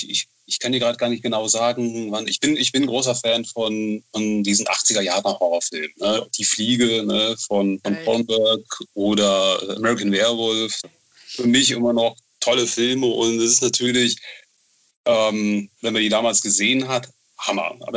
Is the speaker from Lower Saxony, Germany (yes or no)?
no; Bonn, North Rhine-Westphalia, Germany; Du, ich bin Bonner